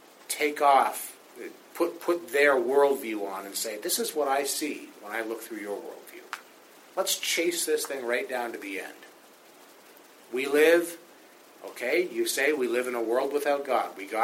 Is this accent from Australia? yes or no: no; Canada; Most of us, you know, we're Canadian.